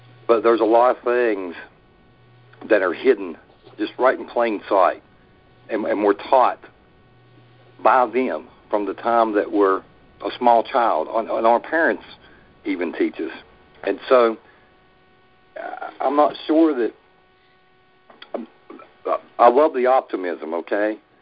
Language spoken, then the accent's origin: English; West Virginia, United States; I'm from West Virginia.